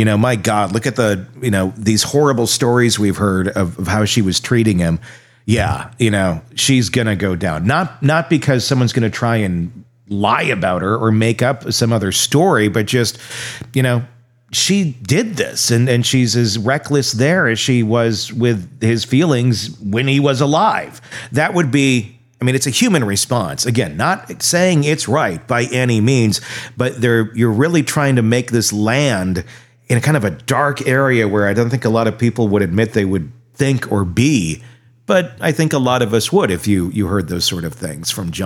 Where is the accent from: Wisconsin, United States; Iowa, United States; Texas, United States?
Wisconsin, United States; I grew up in Wisconsin, which is like the most alcoholic state in the country.